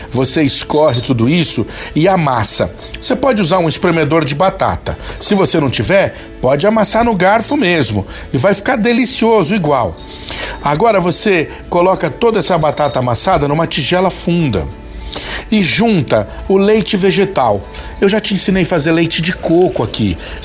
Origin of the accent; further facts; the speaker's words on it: São Paulo, Brazil; Eu sou de São Paulo